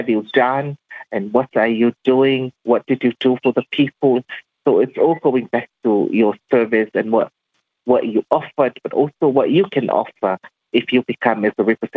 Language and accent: English; Samoa; because I am from Savai, 1 hour drive to Salilonga.